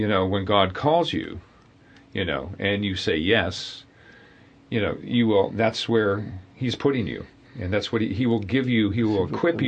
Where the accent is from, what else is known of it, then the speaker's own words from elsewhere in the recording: United States; So we are here. I'm an American.